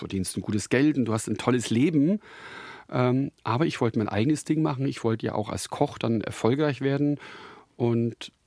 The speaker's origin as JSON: {"language": "German", "town": "Füssen", "region": "Bavaria", "country": "Germany", "said": "Ich komme ja nicht aus Probstried, ich bin ja aus Füssen."}